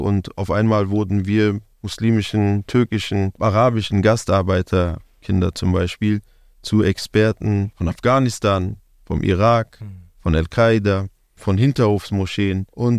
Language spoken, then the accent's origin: German; Berlin, Germany; Ich selber bin gebürtiger Berliner. Ich bin in Neukölln geboren und aufgewachsen, bin da zur Schule gegangen. Hab da Fußball gespielt, habe meine gesamte Jugend dort verbracht. Gefühlt bin ich nie aus Neukölln rausgekommen in meiner Jugend.